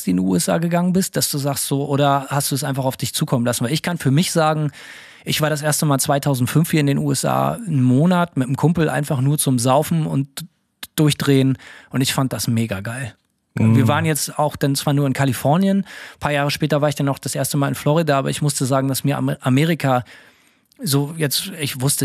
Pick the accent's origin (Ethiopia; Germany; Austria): Germany; Bremen; Ich bin in Bremen aufgewachsen, da gibt es den Freimarkt, das jährliche Volksfest, allein seit 1000 Jahren.